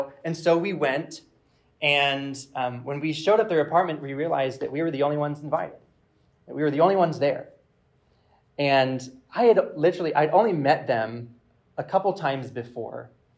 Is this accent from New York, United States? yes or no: no; Peachtree City, Georgia, United States; So as I said, I'm from Peachtree City, and I live there with my wife and our one-year-old son, Hugo.